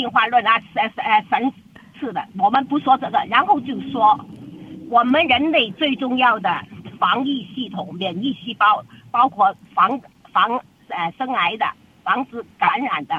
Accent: China; 那我是来自中国哈、我父母都中国

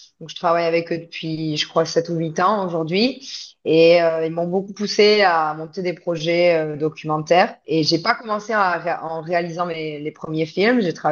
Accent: Nouvelle-Aquitaine, France; now in Byron Bay, Australia; je suis française, j'ai grandi au Pays Basque et je suis immigrée en Australie depuis 2011 et je vis aujourd'hui à Byron Bay.

